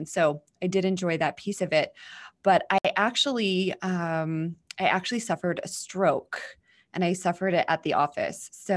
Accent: Twin Falls, Idaho, United States; I was living in my hometown of Twin Falls, Idaho, here in the States, and I wasn't happy.

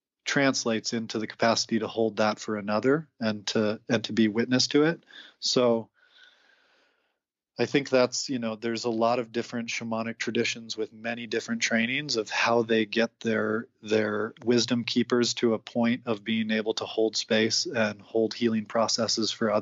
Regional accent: Alaska, United States; Growing up in Alaska, living a lot off of the bounty of the land and the animals that lived there

